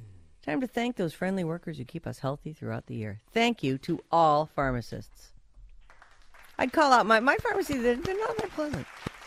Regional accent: Boston, Massachusetts, United States; you know I'm originally from Boston. I'm a big Patriots fan.

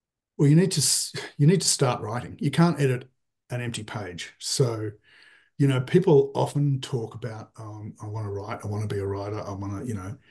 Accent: Australia; I'm an Australian author, and I'd like to talk to somebody.

